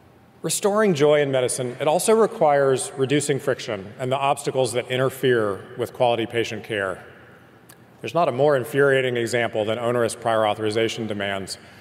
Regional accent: California, United States; In my home state of California, our governor was persuaded to veto a pretty radical bill

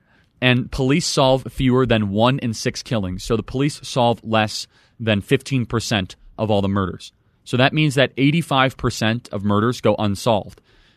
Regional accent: Chicago, Illinois, United States; So I'm from Chicago.

